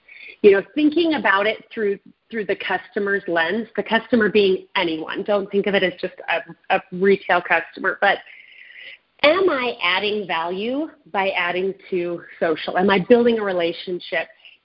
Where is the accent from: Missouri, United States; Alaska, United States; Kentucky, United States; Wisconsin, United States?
Missouri, United States; St. Louis; now in Utah, United States; I grew up in St. Louis. I haven't lived there for 30 years. I've been in school or working in Utah